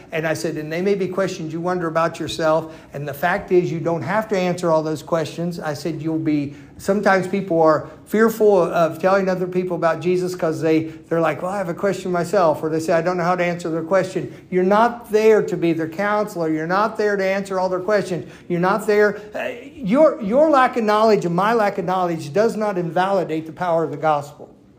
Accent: Ohio, United States; born there; I was born. Miami Valley Hospital, they know how. I was born on September 14th of 1964.

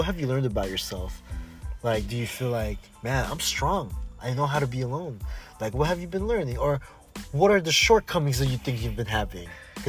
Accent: Philippines; Me being Filipino, connected, like, I'm connected with the Hispanics so much because we're all immigrants. We all immigrated from a country.

